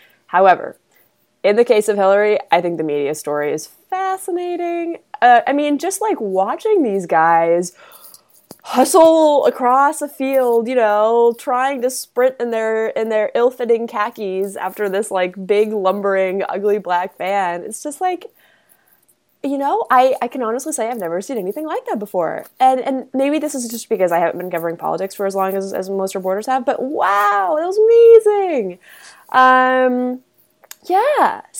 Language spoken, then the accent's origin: English; Midwest, United States; I'm from the Midwest. I don't wear sunglasses inside. Midwesterners are humans.